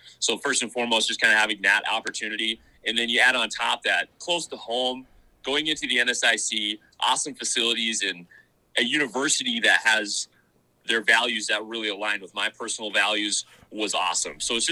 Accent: Pelican Rapids, Minnesota, United States; I'm from Pelican Rapids, Minnesota, originally.

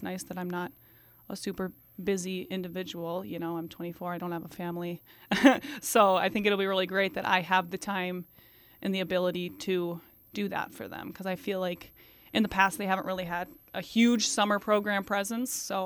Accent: Des Moines, Iowa, United States; I'm from Des Moines, Iowa, a much bigger town

